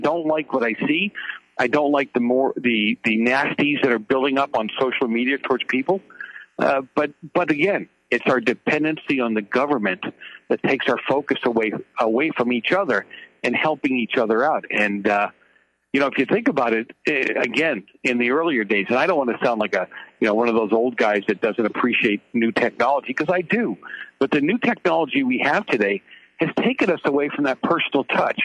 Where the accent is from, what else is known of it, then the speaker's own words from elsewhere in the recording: East Coast, United States; I grew up on the East Coast, the late 60s, early 70s, and I grew up in an Italian community.